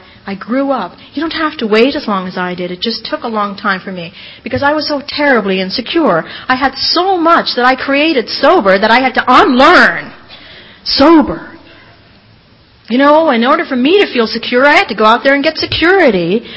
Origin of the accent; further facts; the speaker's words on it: Ireland; Now, I'm Irish. I embellish.